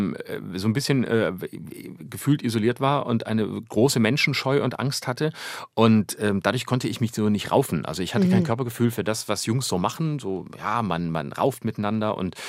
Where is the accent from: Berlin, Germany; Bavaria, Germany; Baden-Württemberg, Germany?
Baden-Württemberg, Germany; accent: Lehrerbadisch; Tatsächlich ist es eine Region, wo man den Dialekt häufig hört. Ich habe den Dialekt nie gesprochen. Ich habe früher das gesprochen, was man Lehrerbadisch nennt. Das ist so ich kann es eigentlich nur noch parodieren. Das ist so ein leichter Einschlag. Ansonsten bin ich kein Dialektmensch.